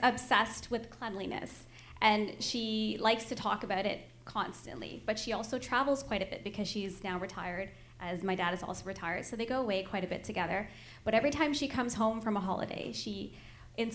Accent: Canada; born there; I was born in Canada

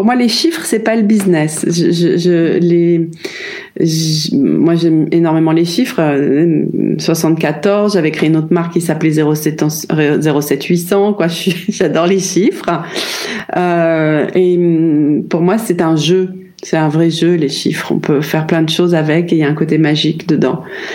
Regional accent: Paris, Île-de-France, France; Alors, moi, je suis née à Paris. Je suis née dans le 15e arrondissement. J'ai vécu là jusque l'âge de 10 ans, à peu près.

